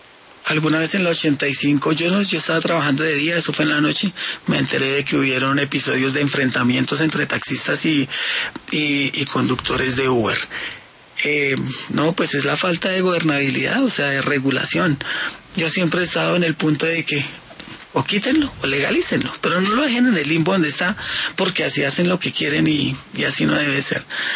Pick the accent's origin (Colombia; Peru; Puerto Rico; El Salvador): Colombia; el tema que todos conocemos como colombianos, nuestro problema es la corrupción.